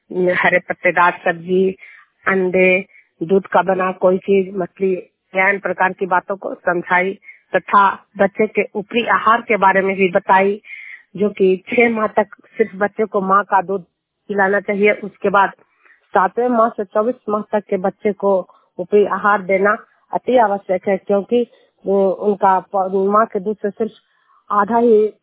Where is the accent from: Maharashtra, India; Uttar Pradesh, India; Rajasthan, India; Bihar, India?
Bihar, India; Hilsa; मैं हिलसा प्रखंड जूनियर गांव हिलसा प्रखंड और नालंदा जिला की निवासी हूँ